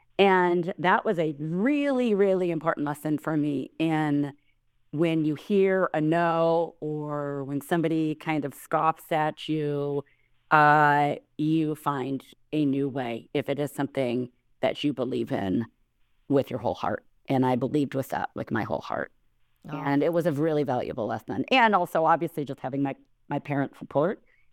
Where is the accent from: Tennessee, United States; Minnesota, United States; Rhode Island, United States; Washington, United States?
Minnesota, United States; born there; I was 6 years old. I was born in Minnesota, and there was only a boys' t-ball team.